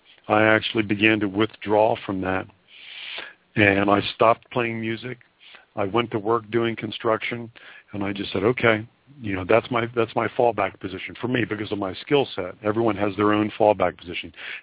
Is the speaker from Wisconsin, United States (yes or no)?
no; Delaware, United States; growing up in Delaware, where I played music